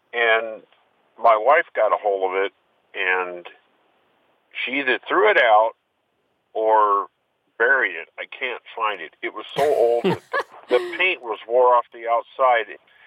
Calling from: Reno, Nevada, United States; Reno, Nevada.

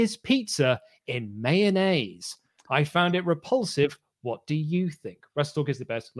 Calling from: India; I'm from India.

